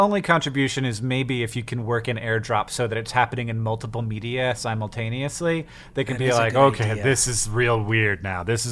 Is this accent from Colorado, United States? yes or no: no; Florida, United States; now in Montana, United States; But, like, you know, I grew up in Florida where most of it's just. And out here in Montana, like, Montana is a Spanish word.